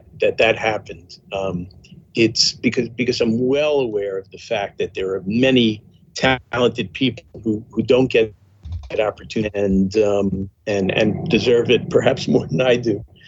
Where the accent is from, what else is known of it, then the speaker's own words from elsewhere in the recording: New York City, New York, United States; where I grew up in Queens in New York City, I didn't know any writers.